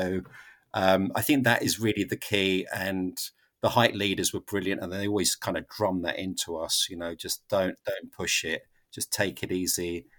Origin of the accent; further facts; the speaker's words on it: London, United Kingdom; As a Londoner, I'm used to queuing.